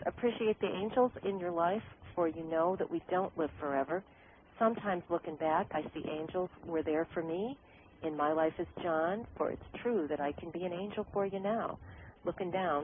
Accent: Ohio, United States; I'm traveling to Ohio, and I am from Ohio

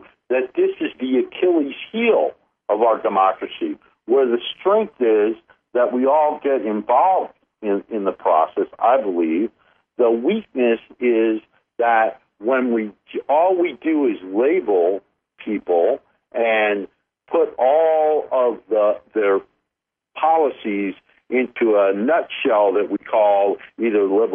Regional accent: United States; I think there used to be a thing when we were young called being American, where we all pulled together.

